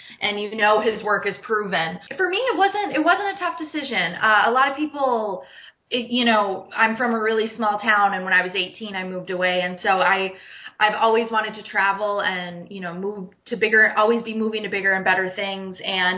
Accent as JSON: {"language": "English", "region": "Minnesota", "country": "United States", "tie": "born or raised there", "lives_now": "Orlando, United States", "said": "Yeah, I am from Minnesota. I'm a straight out of mini girl, and so I grew up in Minnesota."}